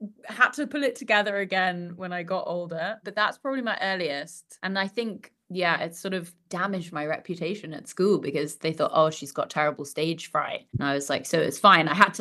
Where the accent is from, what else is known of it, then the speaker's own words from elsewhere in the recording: Chichester, South East England, United Kingdom; But growing up in Chichester was a really, I think more in terms of rather than geographically, but in terms of the support network I had there, really pulled me into my own.